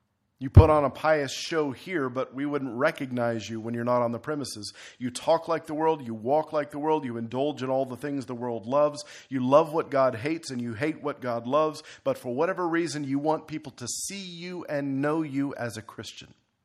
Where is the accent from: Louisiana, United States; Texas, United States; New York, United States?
Texas, United States; Houston; because I'm Texan to the bone. I'm Houstonian, for that matter. We don't do snow.